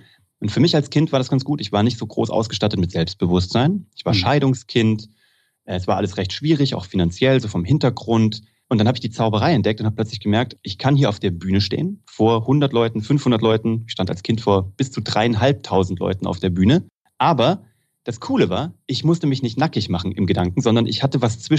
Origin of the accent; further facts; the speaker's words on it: Kassel, Hesse, Germany; ich komme aus Kassel, wie gesagt, bin dann nach dem Abitur